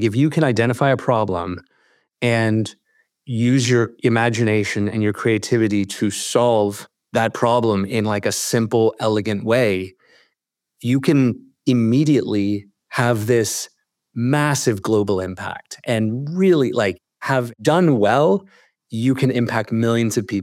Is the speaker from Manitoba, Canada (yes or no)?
no; Toronto, Ontario, Canada; now in London, United Kingdom; I'm from Toronto originally, living in London today. My family and I, we, you know, kind of escaped the COVID lockdowns of Canada.